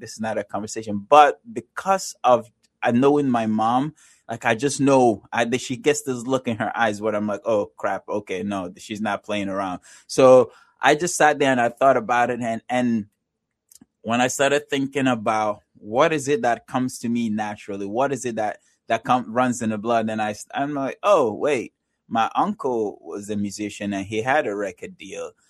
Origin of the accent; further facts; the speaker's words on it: Nigeria; I'm originally from Nigeria, and then I accidentally fell into filmmaking